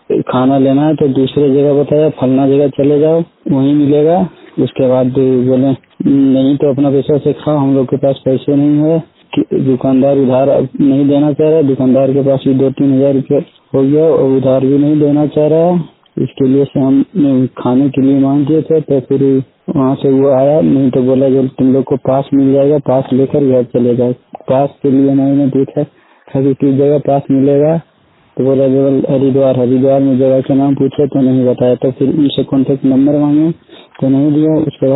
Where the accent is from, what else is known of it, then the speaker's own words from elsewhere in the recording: Jamui, Bihar, India; now in Haridwar, India; जमुई जिला बिहार से बोल के रहने वाले हैं। हम हरिद्वार के बादराबाद थाना बेगमपुर गांव से अभी बात कर रहे हैं।